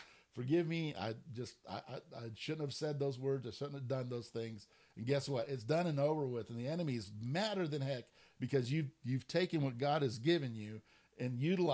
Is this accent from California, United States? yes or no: yes; California, United States; Again, I'm coming from California.